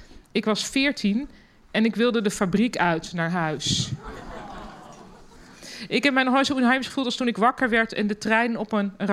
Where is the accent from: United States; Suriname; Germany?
Germany; Dutch is a second language; now in Netherlands; En ik als Duitse, omgeven door alleen maar Nederlanders, niet durfde te juichen.